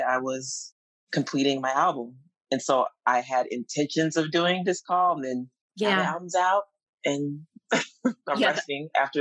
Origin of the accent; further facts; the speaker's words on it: Colorado, United States; born there; And I was born in Colorado.